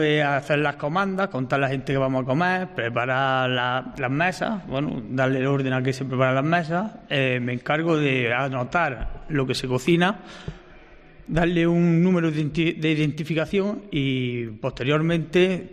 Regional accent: Cañas, Andalusia, Spain; Soy de Cañas, un pueblecito de la Alpujarra.

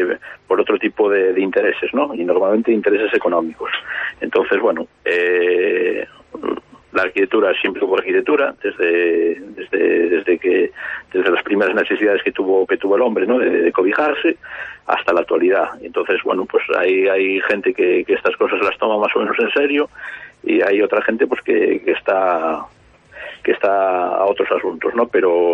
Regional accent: Cabanas, Galicia, Spain; soy de Cabanas de Bergantiños, soy de Cabanas de... Cabanas, del lado de Ponte de Eume, inmediato del río Eume.

